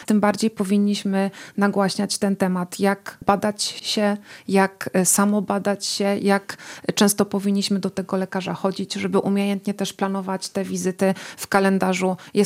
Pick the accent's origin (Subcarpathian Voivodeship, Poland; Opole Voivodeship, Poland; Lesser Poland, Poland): Subcarpathian Voivodeship, Poland; W związku z tym, że ja sama jestem z okolic Jasła